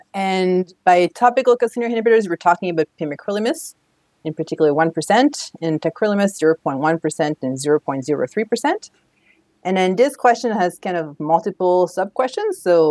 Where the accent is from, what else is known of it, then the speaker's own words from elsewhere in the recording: France; But I was born and raised in France.